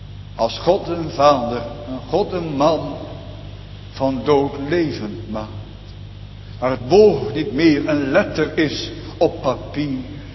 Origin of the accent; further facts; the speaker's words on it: Rotterdam, South Holland, Netherlands; Ik kom zelf uit Rotterdam-Zuid.